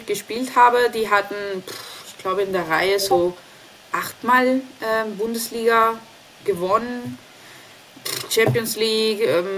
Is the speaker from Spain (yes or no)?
yes; Spain; German is a second language; now in Germany; den Land, von wo ich herkomme, Spanien